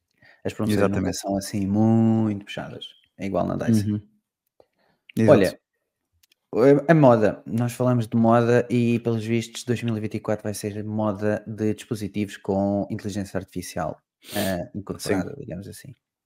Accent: Abrantes, Santarém, Portugal; Sou aqui de Abrantes e estou aqui numa cidade aqui ao lado.

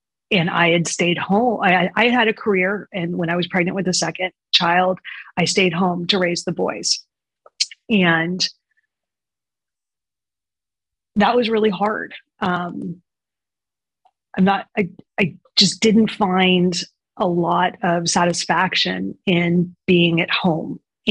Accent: Los Angeles, California, United States; So going back to childhood, I was raised in Los Angeles, the oldest of three girls, upper middle class family.

